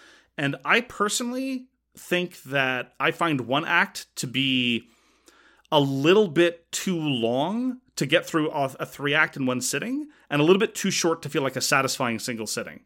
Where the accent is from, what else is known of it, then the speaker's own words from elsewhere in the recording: Canada; independent of the fact that I'm Canadian.